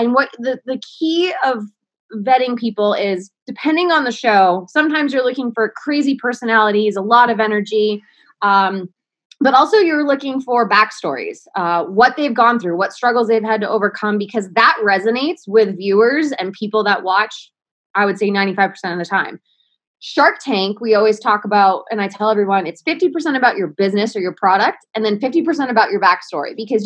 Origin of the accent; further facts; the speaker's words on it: Maine, United States; now in Los Angeles, United States; Yeah, so I was born and raised in Maine. I'm from a small town of 7,000 people.